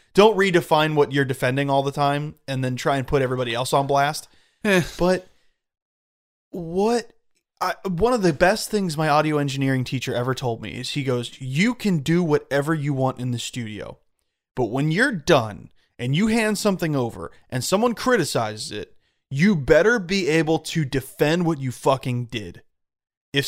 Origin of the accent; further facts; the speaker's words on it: United States; It doesn't matter. I'm American.